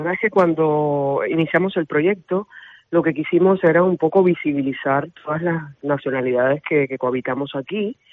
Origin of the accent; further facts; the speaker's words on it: Havana, Cuba; moved away as an adult; now in Caldas de Reis, Spain; yo soy cubana, de La Habana, llevo 22 años ya viviendo en Galicia y vine a Caldas a residir por trabajo.